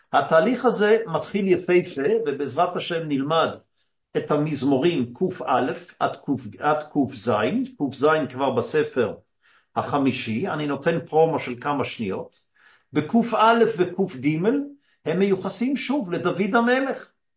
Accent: Basel, Basel-Stadt, Switzerland; בבאזל, עיר מולדתי

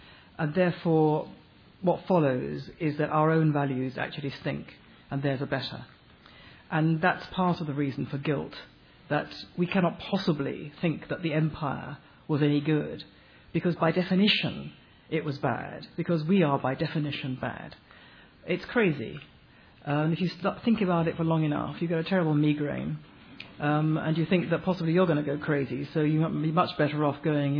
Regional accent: United Kingdom; Now, I was, you know, I'm British

